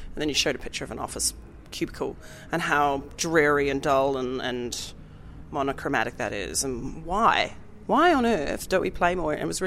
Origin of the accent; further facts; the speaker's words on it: New Zealand; now in Australia; I'm from New Zealand, living in Australia